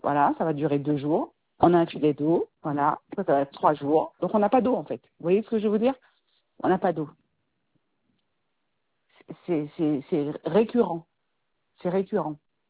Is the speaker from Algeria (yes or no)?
no; Martinique; Je suis martiniquaise en plus.